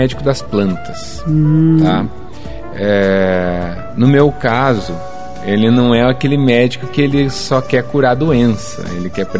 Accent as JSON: {"language": "Portuguese", "town": "Curitiba", "region": "Paraná", "country": "Brazil", "tie": "born there", "said": "Eu sou nasci em Curitiba mesmo."}